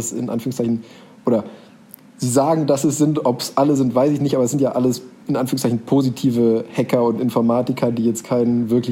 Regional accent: North Rhine-Westphalia, Germany; born there; Genauso wie ich immer sage, wenn mich jemand fragt, wo bist du denn geboren? In der Nähe von Bonn.

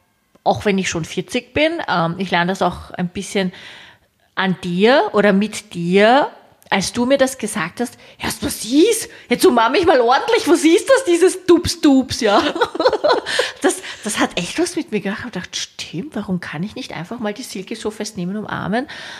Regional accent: Vienna, Austria; ich bin ja doch in Wien aufgewachsen

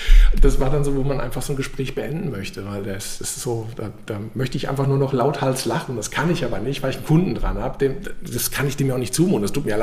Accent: Wiesbaden, Hesse, Germany; Also wir sind in Leipzig, ihr seid aus Gera hergekommen, ich bin aus Wiesbaden hier.

